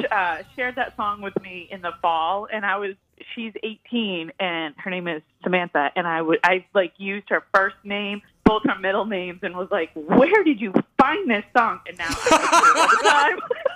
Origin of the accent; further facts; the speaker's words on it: Limerick, Munster, Ireland; I'm from Limerick.